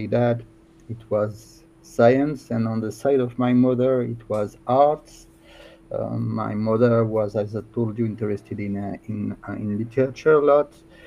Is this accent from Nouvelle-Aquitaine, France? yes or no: no; Lyon, Auvergne-Rhône-Alpes, France; Well, in fact, I am from France. I am from Lyon in the southeast of France.